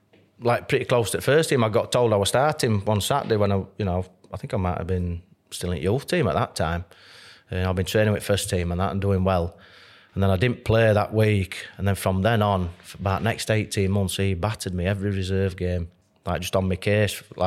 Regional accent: Barnsley, Yorkshire and the Humber, United Kingdom; I'm from Barnsley, John. You should know better.

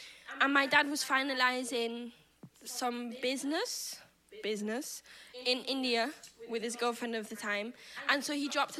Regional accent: Manchester, North West England, United Kingdom; I was brought up in Manchester.

